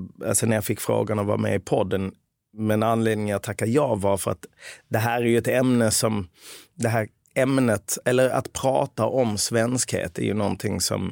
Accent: Lund, Skåne, Sweden; min pappa flyttade hit 1969, min mamma 1970. Sen är jag född här i södra Sverige, i Lund. Och ja, levt större delen av mitt liv i Sverige.

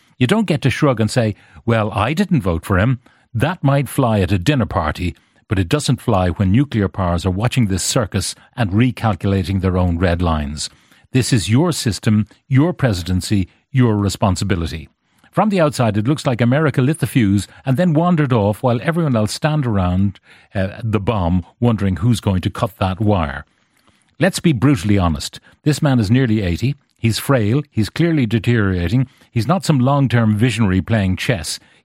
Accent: Australia; I'm saying this as an Australian who's absolutely sick to death of watching the world hold its breath every time this blabbering, blubbering, blithering, blustering opens his grotesque mouth.

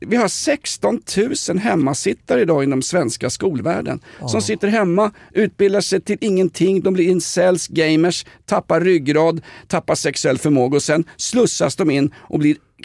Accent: Vällingby, Stockholm County, Sweden; Jag kommer från Vällingby

